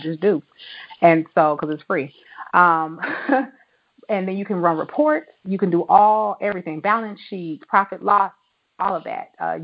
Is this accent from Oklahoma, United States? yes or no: yes; Tulsa, Oklahoma, United States; Black Wall Street. I'm from Tulsa, Oklahoma.